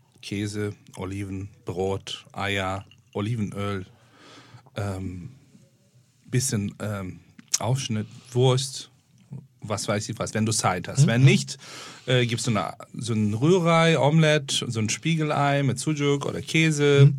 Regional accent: Istanbul, Turkey; Ich bin in Istanbul aufgewachsen

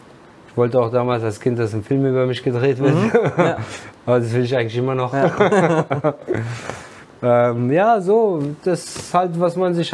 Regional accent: Wiesbaden, Hesse, Germany; ich bin zwar in Wiesbaden geboren, in der HSK-Klinik.

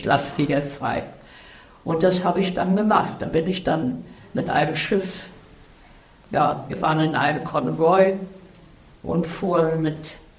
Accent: Königsberg, East Prussia, Germany; Ich komme aus Ostpreußen, aus Königsberg. Heute ist es Kaliningrad. Und wir waren ja nun wirklich etwas entfernt vom übrigen Reich.

